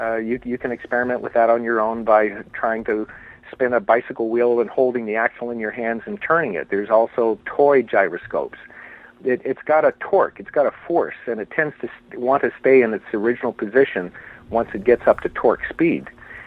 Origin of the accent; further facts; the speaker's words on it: Ontario, Canada; But I grew up in Ontario